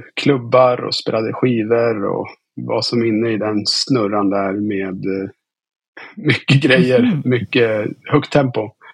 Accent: Östersund, Jämtland County, Sweden; Men för mig, så jag är som uppväxt i Östersund. Och har varit väldigt mycket i Åre.

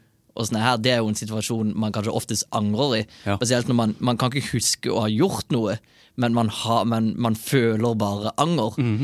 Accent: Agder, Norway; Jeg er fra Sørlandet, vet du.

